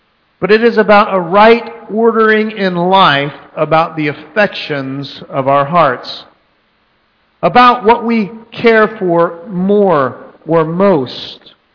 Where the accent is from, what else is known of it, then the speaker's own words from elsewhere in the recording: Texas, United States; some of you know I'm from Texas